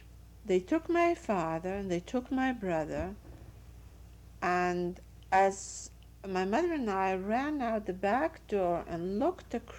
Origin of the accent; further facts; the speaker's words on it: Poland; The Germans were in my hometown for about 2 weeks when we heard that when we heard about the deal made by between Ribbentrop and Molotov, and that Russia and Germany were splitting Poland in half